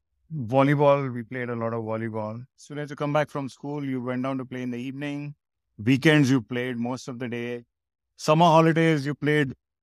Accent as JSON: {"language": "English", "town": "Andheri", "region": "Maharashtra", "country": "India", "tie": "born or raised there", "said": "I grew up in Andheri, and we used to live in an apartment complex which had a big ground."}